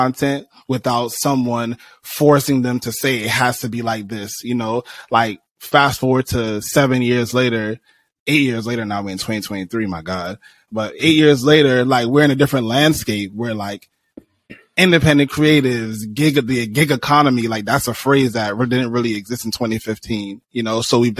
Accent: Brooklyn, New York, United States; born there; So I was actually born in Brooklyn. My family is from, I was born in Brooklyn.

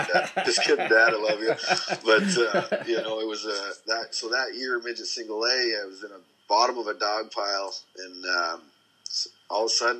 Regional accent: Ontario, Canada; You know, because I was living in Schaumburg, but I grew up in Orangeville or Shelburne and, you know, kind of thing.

